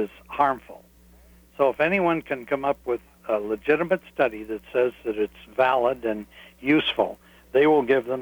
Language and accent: English; Iowa, United States; I must confess that I started fluoridation in my hometown in Iowa. I've been trying to get it unfluoridated ever since then, but there's too much money on the other side, and I no longer live there, so I don't count.